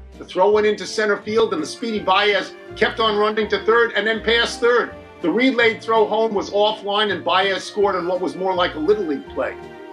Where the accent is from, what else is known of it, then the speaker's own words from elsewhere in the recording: New York, United States; That's my hometown team, the Islanders. I was there when the Nassau Coliseum was built and the first time they ever played, and I root for them.